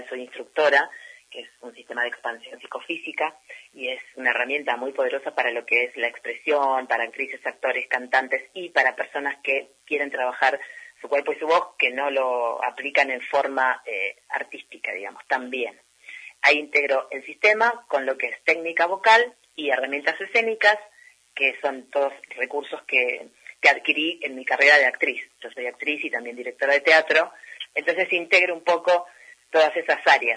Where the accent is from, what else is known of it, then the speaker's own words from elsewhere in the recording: Mar del Plata, Buenos Aires Province, Argentina; que no son Mar del Plata, yo soy de Mar del Plata.